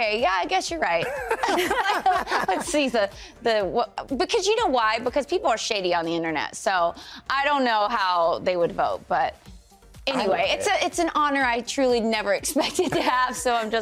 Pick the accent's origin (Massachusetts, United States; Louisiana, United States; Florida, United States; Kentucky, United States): Kentucky, United States; I'm from Kentucky.